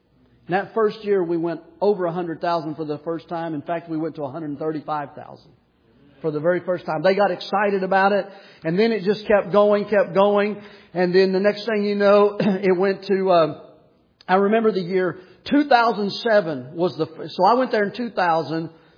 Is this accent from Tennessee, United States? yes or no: yes; Tennessee, United States; Because I'm from Tennessee. And I'm telling you, I struggle every year in the winter.